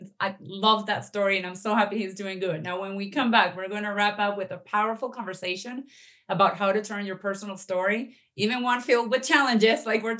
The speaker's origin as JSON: {"language": "English", "country": "Venezuela", "moved": "yes", "said": "I'm from Venezuela, and my country is going through a lot of stuff."}